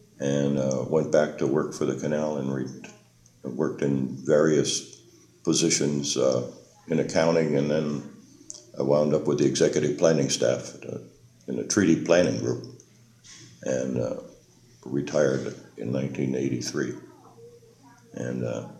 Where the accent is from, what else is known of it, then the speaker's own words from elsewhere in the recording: Colón, Panama; also born or lived in Ancon; And we stayed in Colon until 1940. And then we moved to the Pacific side, living in Ancon at that time.